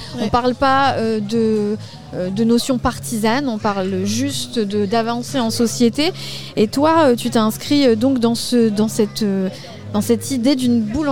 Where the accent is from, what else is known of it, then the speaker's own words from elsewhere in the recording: Roubaix, Hauts-de-France, France; born there; Moi je suis née à Roubaix.